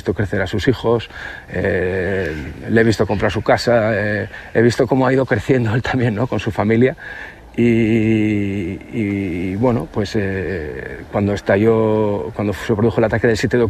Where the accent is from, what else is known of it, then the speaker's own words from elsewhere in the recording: Basque Country, Spain; lo primero que se me ocurrió como buen vasco es el tema de la comida